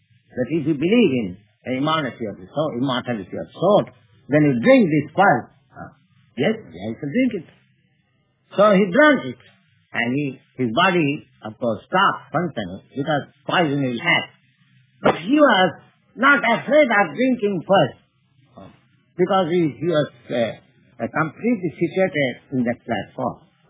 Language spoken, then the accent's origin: English; India; English is a second language; Now, I am Indian. Suppose I find some gentleman in the street of New York, an Indian.